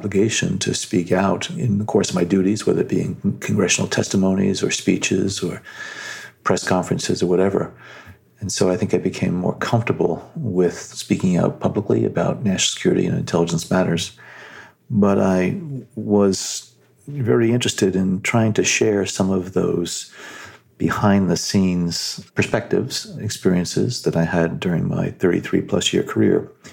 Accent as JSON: {"language": "English", "region": "New Jersey", "country": "United States", "tie": "born or raised there", "said": "one that I never anticipated when I was growing up in New Jersey many, many years ago."}